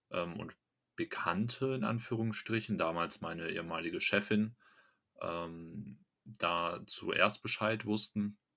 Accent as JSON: {"language": "German", "town": "Dorsten", "region": "North Rhine-Westphalia", "country": "Germany", "said": "wir kommen aus Dorsten. Dorsten ist ein Kaff, ja."}